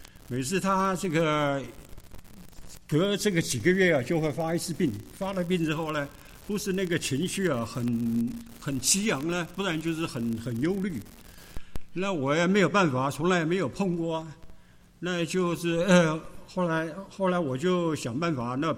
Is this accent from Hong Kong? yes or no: no; Taiwan; also born or lived in China; 那我是在中国大陆出生，然后两三岁的时候跟着我的父母亲呢一起在台湾呢那个长大的人。